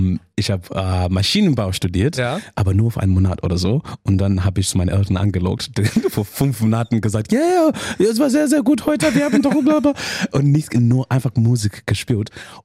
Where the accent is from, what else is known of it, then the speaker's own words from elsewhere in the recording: Zimbabwe; born there; German is a second language; Also ich bin in Zimbabwe geboren und wir haben im Sand gespielt.